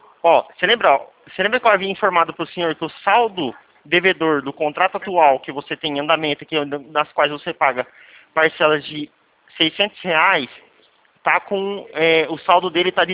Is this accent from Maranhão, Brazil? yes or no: no; Presidente Prudente, São Paulo, Brazil; Eu sou de Presidente Prudente, São Paulo.